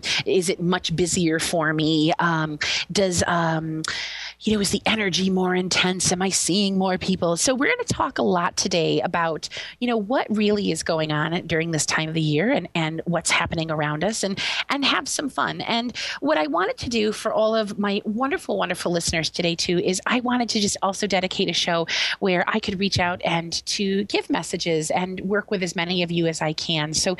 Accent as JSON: {"language": "English", "region": "New York", "country": "United States", "tie": "born or raised there", "said": "Where I grew up in Western New York, out near Buffalo, the key to any Halloween costume, of course, was to make sure you had a snowsuit that could fit underneath of it."}